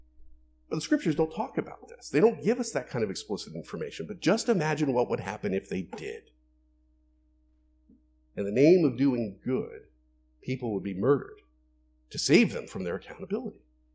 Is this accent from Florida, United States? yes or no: yes; Florida, United States; Okay, so I grew up in Florida, but I wasn't in a church when I was in Florida.